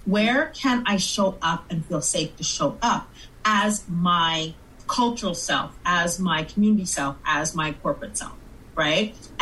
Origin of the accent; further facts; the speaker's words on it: Montreal, Quebec, Canada; now in Greater Toronto Area, Canada; myself as a Black woman of Caribbean descent, born and raised in Montreal, now living in the GTA